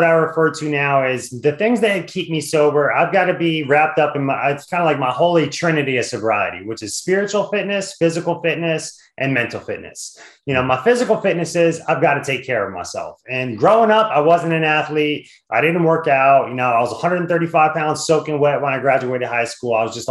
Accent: New Jersey, United States; Like, wait, I got a Yankee shirt because I grew up in Jersey.

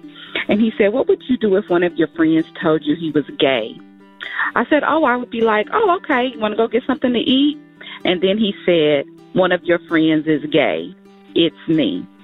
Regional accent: Lancaster, Texas, United States; I'm from Lancaster, Texas.

